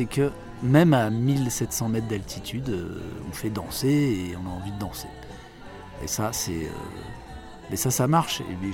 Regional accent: Marseille, Provence-Alpes-Côte d'Azur, France; Bah, on est Marseillais, on est sur Marseille.

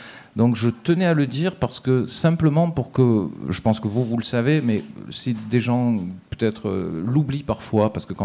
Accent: Marseille, Provence-Alpes-Côte d'Azur, France; moi je viens de Marseille, je travaille depuis 30 ans dans la radio, ça fait 31 ans que je fais des émissions, je suis à Marseille à Radio Grenouille

